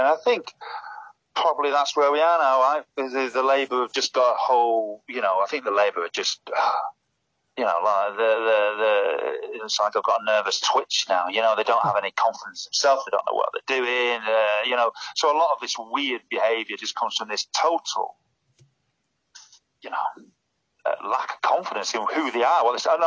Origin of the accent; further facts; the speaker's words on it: Manchester, North West England, United Kingdom; You know, I'm from Manchester